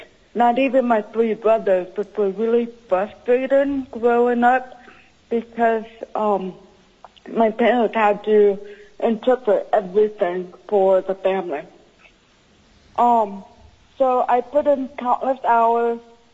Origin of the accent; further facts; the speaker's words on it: Juneau, Alaska, United States; For the record … I'm from Juneau, Alaska.